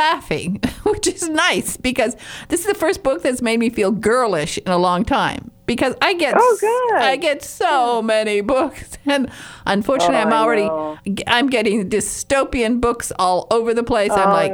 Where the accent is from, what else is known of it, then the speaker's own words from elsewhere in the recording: Michigan, United States; I'm from Northern Michigan and I'm a Youper